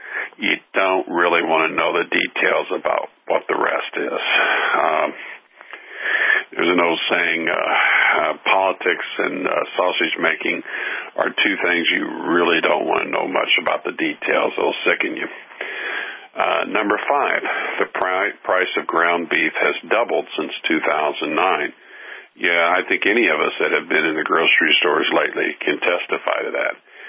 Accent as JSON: {"language": "English", "region": "Midwest", "country": "United States", "tie": "born or raised there", "said": "And I grew up in the American Midwest. I went to Catholic schools."}